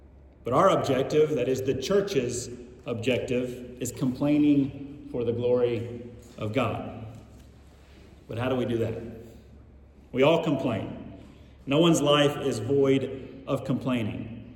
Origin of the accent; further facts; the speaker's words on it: Atlanta, Georgia, United States; moved away as an adult; now in Rome, Italy; I'm originally from the Atlanta, Georgia area in the U.S., but for going on 17 years, I've lived in Rome, Italy